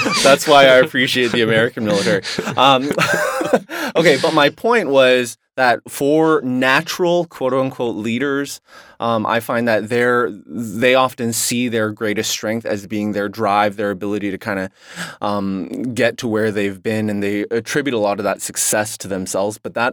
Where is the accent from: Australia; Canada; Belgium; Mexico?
Canada; moved away as an adult; now in United States; So as a Canadian, you know, living in America for almost 2 years now.